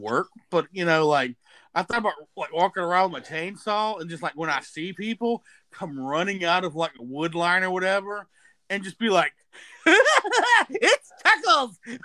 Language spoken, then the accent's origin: English; the South, United States; So in other words, we're from the South